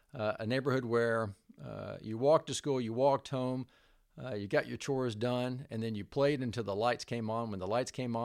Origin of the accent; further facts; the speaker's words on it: Bowling Green, Kentucky, United States; I'm from Bowling Green. As a matter of fact, I was born up on Hospital Hill when that was still the hospital.